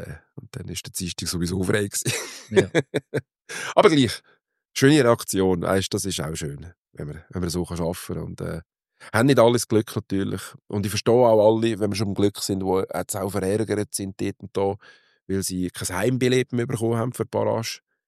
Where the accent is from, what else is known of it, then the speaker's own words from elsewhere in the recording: Aargau, Switzerland; muss man jetzt als Aargauer fast sagen